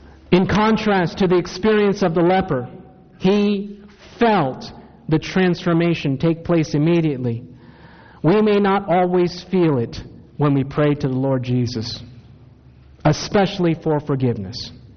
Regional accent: Takoma Park, Maryland, United States; also born or lived in Silver Spring / Hagerstown; Grew up in Adventist communities. I tell people I was born in Tacoma Park, Maryland, Washington Adventist Hospital. Then we moved to Silver Spring next to the General Conference. Then we moved to Hagerstown.

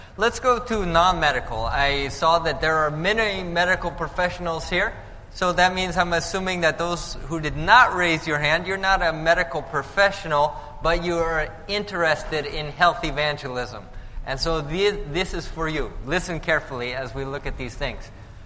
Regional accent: Loma Linda, California, United States; I am from Loma Linda, actually

